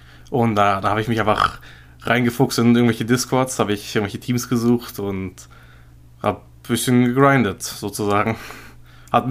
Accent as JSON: {"language": "German", "region": "Bremen", "country": "Germany", "said": "Ich bin 19 Jahre alt, komme aus Bremen. Einer der wenigen Leute, die aus Bremen kommen."}